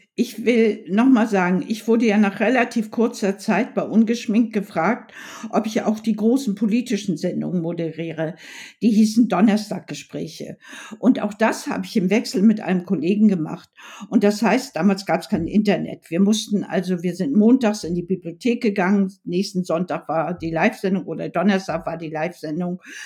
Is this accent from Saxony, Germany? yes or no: no; Rostock, Mecklenburg-Vorpommern, Germany; Ich bin in Groß-Klein groß geworden, in Lichtenhagen, dieses Sonnenblumenhaus. Das ist 1000 Meter Luftlinie von meinem Elternhaus.